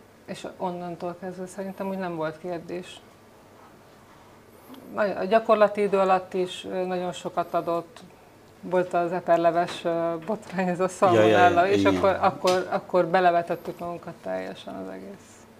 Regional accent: Satu Mare, Satu Mare County, Romania; moved away as an adult; én Szatmár-Németiből származom, és eljöttem szerencsét próbálni dolgozni

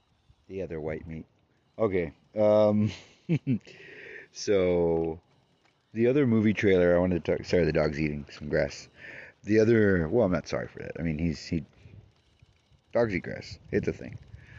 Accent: Belgium; I'm from Belgium.

